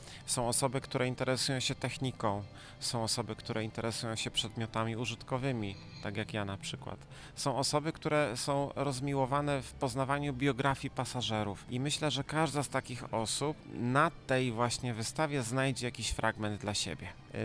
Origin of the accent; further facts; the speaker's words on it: Wrocław, Lower Silesian Voivodeship, Poland; również będąc rodowitym wrocławianinem